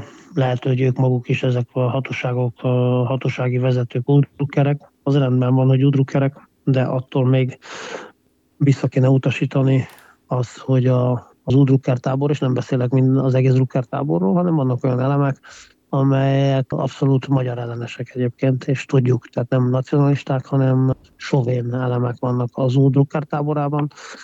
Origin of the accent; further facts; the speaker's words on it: Cluj-Napoca, Cluj County, Romania; én kolozsvári vagyok, Kolozsváron születtem, itt élek 50 éve ebben a városban